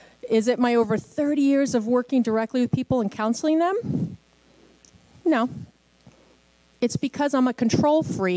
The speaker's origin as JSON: {"language": "English", "region": "New York", "country": "United States", "said": "I'm a Jew from New York, all we do is go to school, right?"}